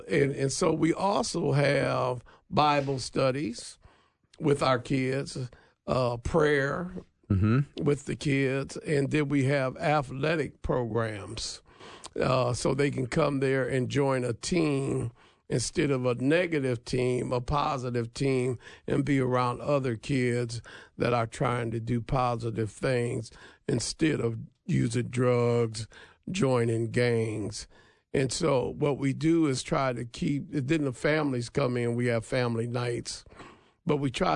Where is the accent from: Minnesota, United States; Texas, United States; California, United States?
Minnesota, United States; Minneapolis; And that's a lot different from when I grew up in North Minneapolis.